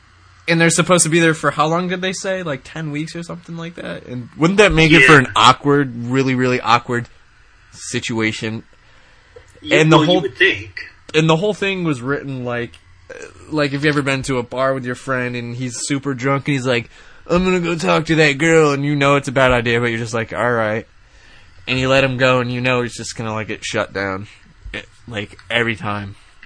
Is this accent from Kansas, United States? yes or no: yes; Kansas, United States; because I'm from the Midwest